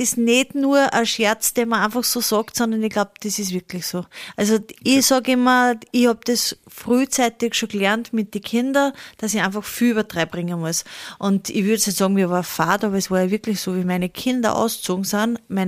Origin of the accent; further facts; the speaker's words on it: Upper Austria, Austria; Ich komme zwar aus dem Mühlviertel